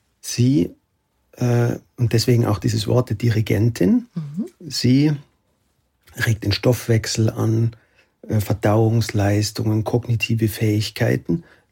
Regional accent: Oberammergau, Bavaria, Germany; Ich komme aus Oberammergau.

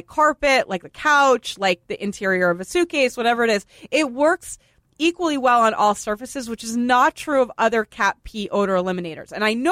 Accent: Boston, Massachusetts, United States; because Caroline grew up in Connecticut, I grew up in Boston. We don't have Publix

